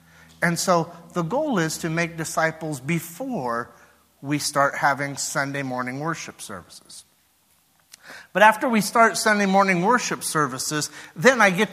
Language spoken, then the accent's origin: English; Marion, Indiana, United States; because I'm from Marion, Indiana. That's where I grew up. That's where I graduated from high school.